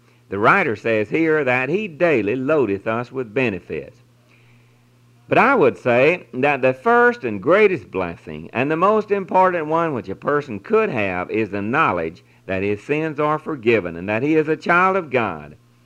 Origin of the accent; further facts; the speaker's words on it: Louisiana, United States; Francis and I, with our four children, had the opportunity to make a trip back to my home state of Louisiana.